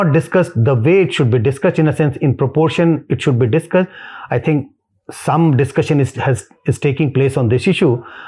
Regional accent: India; I am being Indian. I am an Indian.

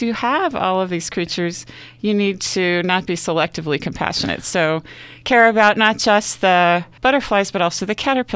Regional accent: Bowie, Maryland, United States; And I kind of grew up with nature. I grew up in Bowie.

